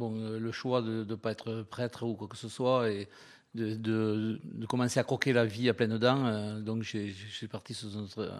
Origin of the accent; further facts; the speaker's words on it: Lille, Hauts-de-France, France; born there; also born or lived in Toulouse; pas pur toulousain, puisque je suis né à Lille.